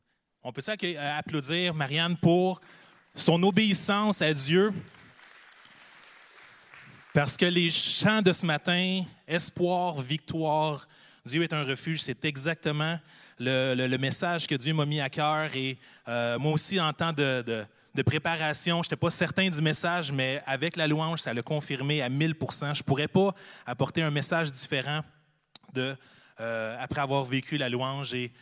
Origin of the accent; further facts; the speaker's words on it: Nova Scotia, Canada; born there; je suis né en Nouvelle-Écosse. Mes parents se sont rencontrés sur la base militaire de Nouvelle-Écosse.